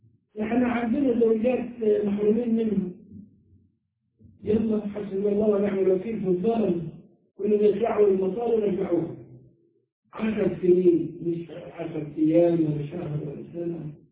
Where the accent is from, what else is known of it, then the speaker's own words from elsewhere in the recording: Upper Egypt, Egypt; زي ما بيعملوا عندنا في الصعيد